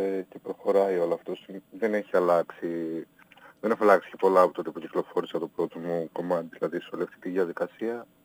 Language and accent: Greek; Kilkis, Central Macedonia, Greece; με έναν καθηγητή από εκεί που είμαι, δηλαδή από την Κιλκής